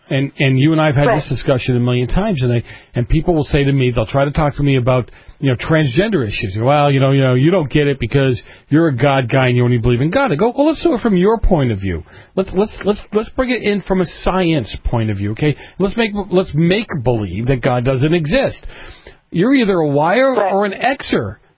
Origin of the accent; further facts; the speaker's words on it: Massachusetts, United States; I grew up in Massachusetts.